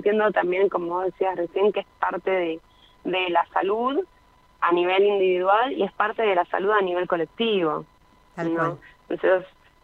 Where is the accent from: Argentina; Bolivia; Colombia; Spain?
Argentina; Avellaneda, Buenos Aires Province; soy de Avellaneda, o sea, todo lo aprendí en Independiente, que es el club de mis amores